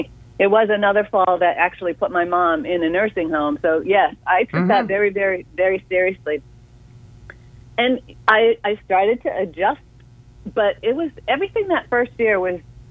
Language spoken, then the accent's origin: English; Massachusetts, United States; moved away as an adult; now in Florida, United States; I was originally from Massachusetts, and I came to Florida with my corporate job.